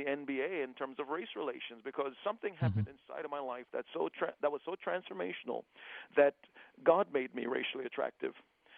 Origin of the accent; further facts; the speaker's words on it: Jamaica; born there; I was born in Jamaica, which was about 99% black in terms of the country.